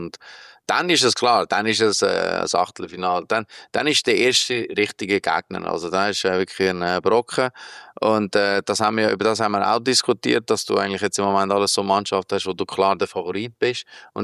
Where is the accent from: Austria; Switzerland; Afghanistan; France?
Switzerland